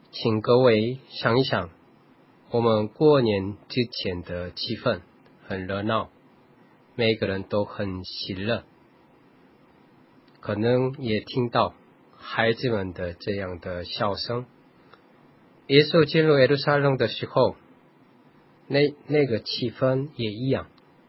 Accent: South Korea; 我是来自韩国的

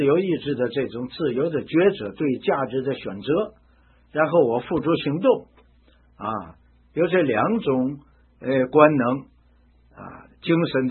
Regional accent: China; 就是亚里士多所说的理性，我们中国人所说的灵性。

